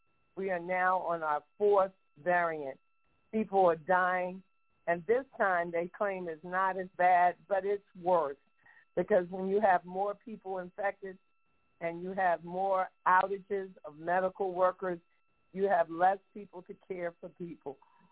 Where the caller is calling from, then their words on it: Washington, District of Columbia, United States; I am doing so from Georgetown University Hospital in Washington, D.C.